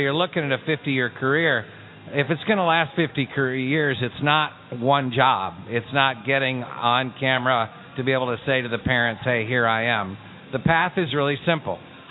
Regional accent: Chicago, Illinois, United States; Hey, I'm from Chicago. I'm great.

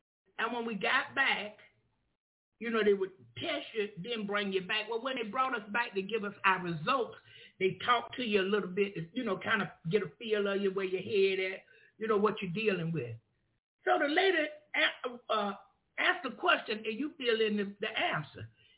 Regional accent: United States; Well, number one, I was from Duval County. I was from Duval County, Jerry, and I was never afraid.

